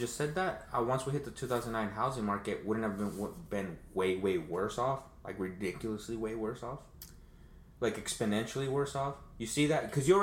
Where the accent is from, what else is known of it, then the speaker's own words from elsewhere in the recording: United States; I'm fucking American